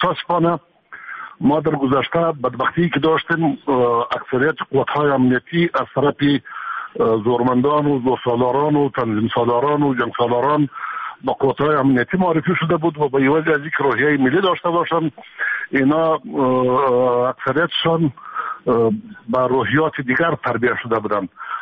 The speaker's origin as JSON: {"language": "Persian", "country": "Afghanistan", "said": "اینا بفهمن که همه ما افغان هستیم، یعنی سرزمین از ماست"}